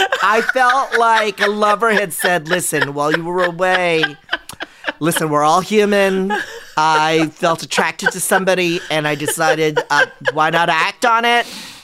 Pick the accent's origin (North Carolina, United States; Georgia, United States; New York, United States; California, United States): California, United States; And as a Californian, as somebody who lives in a blue state, that was jarring.